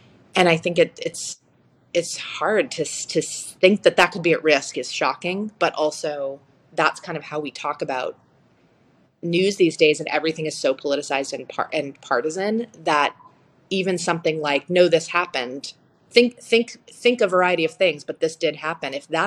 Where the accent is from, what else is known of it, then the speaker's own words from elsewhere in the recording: New England, United States; I grew up in in New England where I was definitely in the minority, but there were other Jewish kids and it just wasn't really a thing.